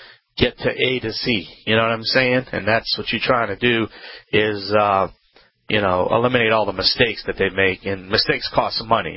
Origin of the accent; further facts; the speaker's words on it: Louisiana, United States; … this is Home Talk USA. Y'all come back now, you hear?